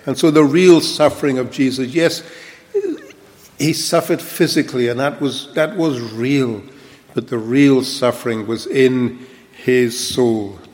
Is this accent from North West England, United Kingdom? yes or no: no; London, United Kingdom; In London, I grew up in London, and not far from the River Thames, in Wandsworth